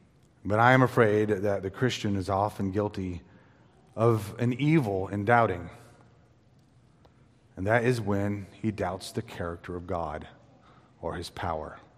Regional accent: Texas, United States; Now, I grew up in the Texas Panhandle, and it is windy in the Texas Panhandle.

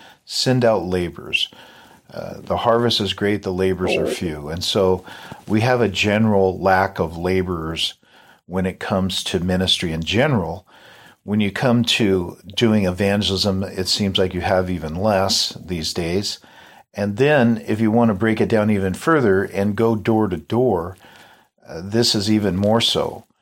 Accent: Everett, Washington, United States; we started a ministry in our church at the time back up there in my hometown of Everett, Washington.

